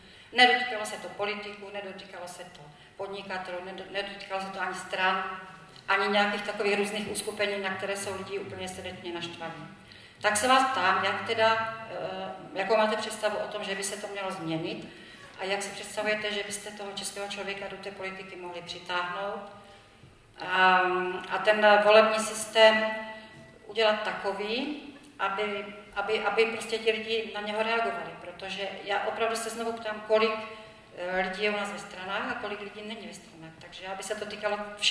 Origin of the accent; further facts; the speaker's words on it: Ostrava, Moravian-Silesian Region, Czechia; jsem z Ostravy.